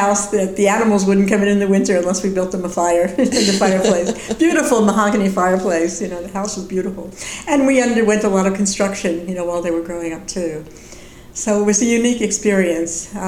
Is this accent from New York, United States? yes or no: yes; New York, United States; now in Detroit, United States; And he's from Texas, I'm from New York.